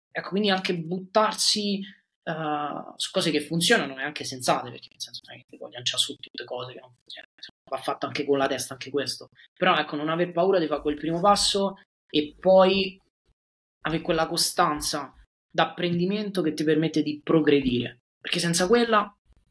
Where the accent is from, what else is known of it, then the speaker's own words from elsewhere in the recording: United States; io sono americano